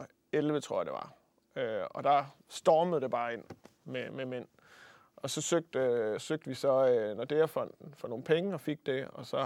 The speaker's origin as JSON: {"language": "Danish", "town": "Aarhus", "region": "Central Denmark Region", "country": "Denmark", "tie": "born there", "said": "Ja, min fødeby."}